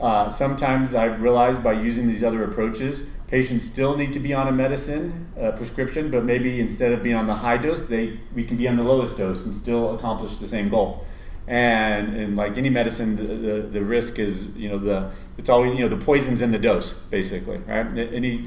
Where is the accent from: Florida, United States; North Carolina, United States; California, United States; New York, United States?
California, United States; Went to Ohio State for medical school, although I'm from Southern California.